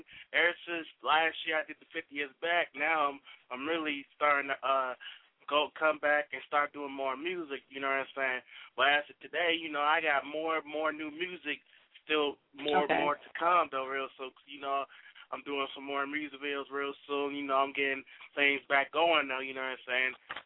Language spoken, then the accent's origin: English; Minneapolis, Minnesota, United States; And, like, I'm originally from Minneapolis and Minnesota.